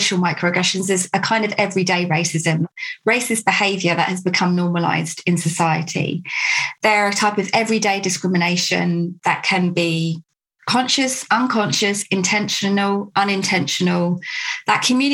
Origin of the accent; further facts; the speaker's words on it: United Kingdom; Where are you from? Britain. No, where are you really from? Britain.